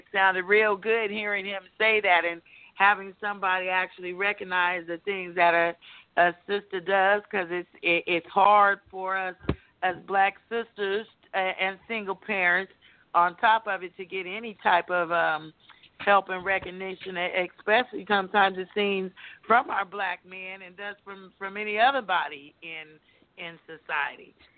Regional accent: Hanford, California, United States; yeah, I'm from Hanford, California. Been born, not born here, but raised here all my life. I've gone to school, from kindergarten through high school

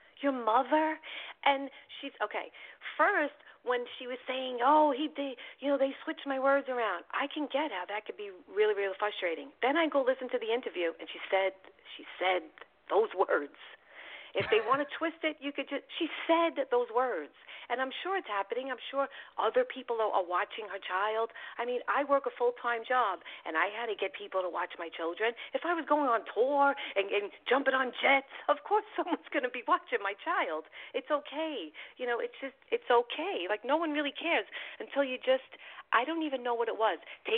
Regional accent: New York, United States; I get it. I'm from New York.

